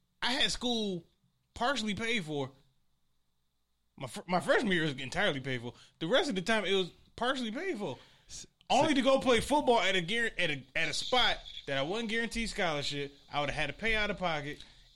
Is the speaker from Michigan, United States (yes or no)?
yes; Michigan, United States; I'm gonna say for the record, I'm from Michigan.